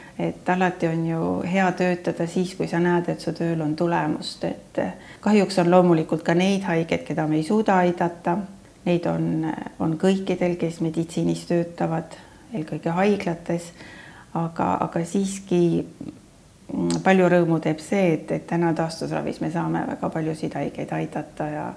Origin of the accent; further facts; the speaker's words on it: Saare County, Estonia; mina olen ka saarlane.